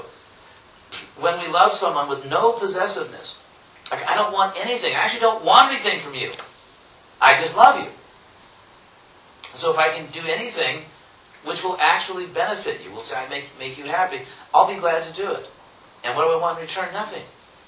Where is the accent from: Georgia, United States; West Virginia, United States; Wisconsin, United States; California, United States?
California, United States; Los Angeles; I'm from Los Angeles, and for some time I lived very close to UCLA